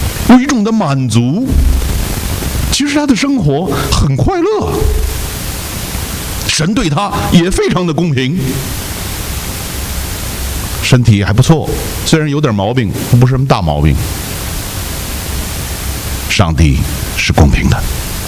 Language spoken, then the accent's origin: Chinese; China; 平常生活习惯呢就是要节俭，我们中国人的优良传统。